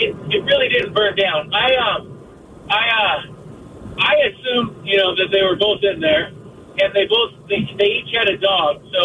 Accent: Centralia, Washington, United States; now in Denver, United States; So I'm from Centralia, but I moved to Denver, Colorado about 15, 20 years ago with a girl

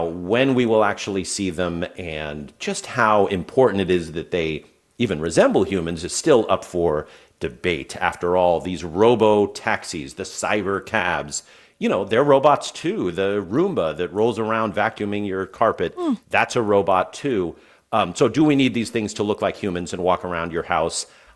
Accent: Oakland, California, United States; I'm from Oakland with that last name, and it's always, always, always stuck with me.

